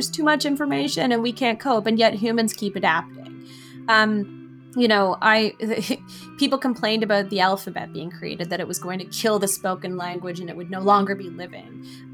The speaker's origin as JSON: {"language": "English", "country": "Canada", "said": "again, I'm Canadian, but I work mostly in the US, or at least for a US institution."}